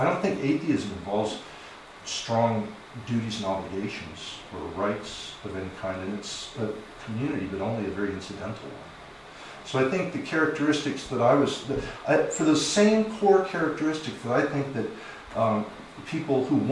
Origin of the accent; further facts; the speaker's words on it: United States; I, as an American and a Christian, I have a really hard time with that.